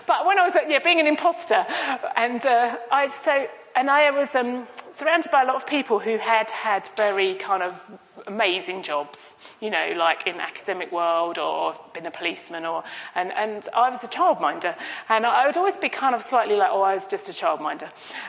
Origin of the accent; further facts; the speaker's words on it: East of England, United Kingdom; because I come from Essex.